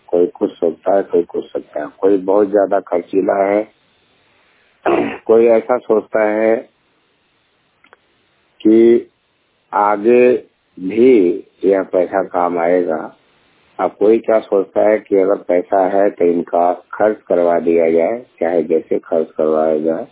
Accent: Azamgarh, Uttar Pradesh, India; UP का रहने वाला हूँ, आजमगढ़।

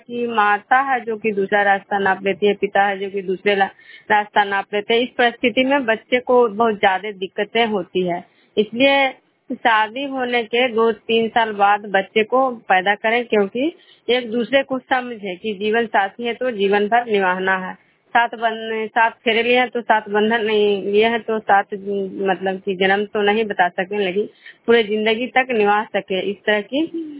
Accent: Nagarnausa, Bihar, India

